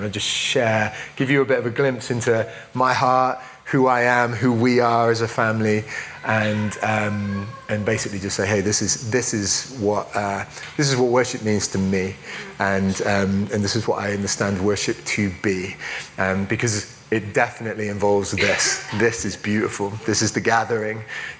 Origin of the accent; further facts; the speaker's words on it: Midlands, United Kingdom; moved away as an adult; now in Bath, United Kingdom; I'm from the Midlands in England, so I will say Bath and grass and laugh instead of Bath and grass and laugh. I moved down to Bath when I was about 21.